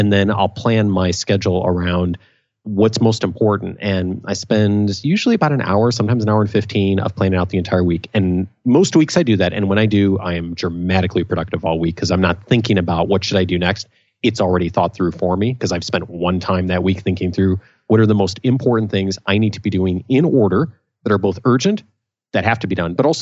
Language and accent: English; Naperville, Illinois, United States; When I grew up in Naperville, a suburb of Chicago.